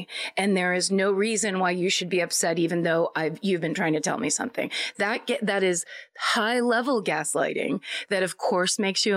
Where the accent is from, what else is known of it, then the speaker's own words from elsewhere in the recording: New York, United States; I grew up on Long Island